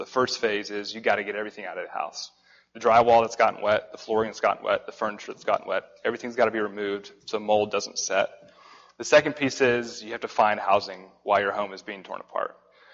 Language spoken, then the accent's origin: English; Tennessee, United States; accent: southern twang; now in Texas, United States; I'm from Texas, but originally from Tennessee, so my southern twang is a little much when I get past the Mason-Dixon line.